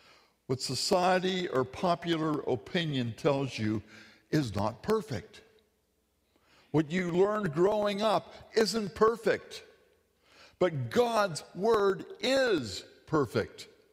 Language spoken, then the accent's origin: English; Pacific Northwest, United States; Mary and I come from the Pacific Northwest, where folk are supposed to be laid back and casual.